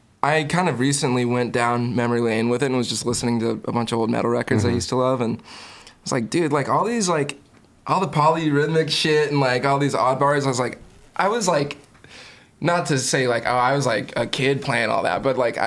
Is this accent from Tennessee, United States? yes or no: yes; Murfreesboro, Tennessee, United States; also born or lived in Hermitage; Which I live there now. And then, grew up in Murfreesboro. My mom and my siblings moved there and met my stepdad and my step-siblings when I was in, like, third grade. And we moved to Murfr